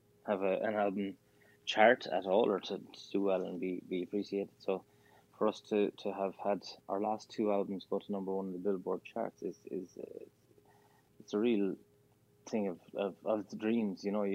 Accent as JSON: {"language": "English", "region": "Connacht", "country": "Ireland", "tie": "born or raised there", "said": "And we grew up in the west of Ireland, in County Galway, which is a very beautiful place."}